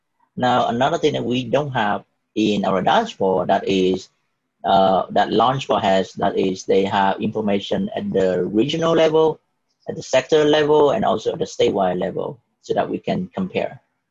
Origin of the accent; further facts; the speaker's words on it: Vietnam; moved away as an adult; I am 5'7", and I'm from Vietnam. I came here when I was like 19 years old. So like 12 years ago, something like that.